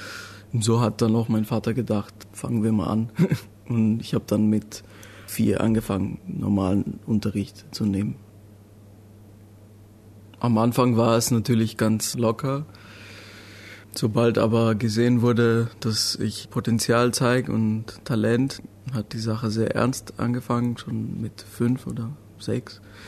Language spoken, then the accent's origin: German; Athens, Attica, Greece; bin 20 Jahre alt und komme aus Griechenland. Meine Eltern kommen eigentlich aus Albanien, wurde aber in Griechenland geboren und in Athen aufgewachsen.